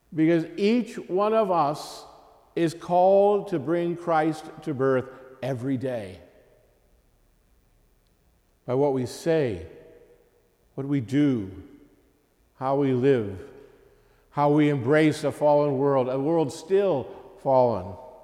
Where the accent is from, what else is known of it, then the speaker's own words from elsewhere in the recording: Lakewood, Ohio, United States; I grew up in Lakewood. I went to St. Luke's Elementary School and St. Ed's.